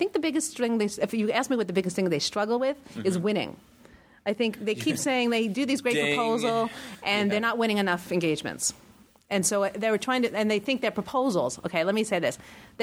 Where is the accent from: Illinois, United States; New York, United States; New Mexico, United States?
New York, United States; look, I am brutally honest. I'm a New Yorker.